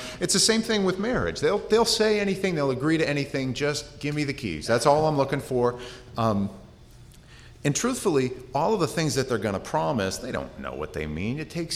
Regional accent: Maine, United States; Although we're from Maine, and the weddings tend to be a lot more casual, by and large.

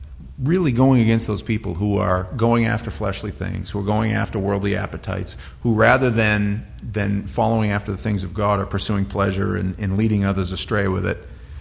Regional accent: Maine, United States; I'm like, oh man, she's going to hate me. I'm this redneck from Maine.

